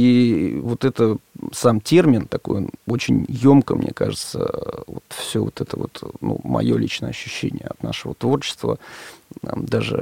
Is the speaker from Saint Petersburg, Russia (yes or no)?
no; Moscow, Russia; несмотря на то, что группа московская, и учились мы, и росли в Москве, но у меня каждое лето до 14 лет это леса Калужской области, Угра, Сосновый Бор